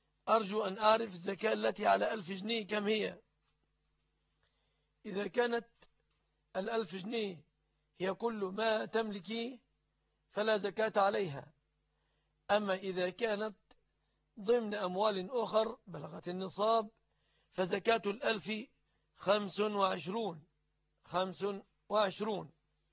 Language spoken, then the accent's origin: Arabic; Egypt; وهذا الغالب في بلادنا مصر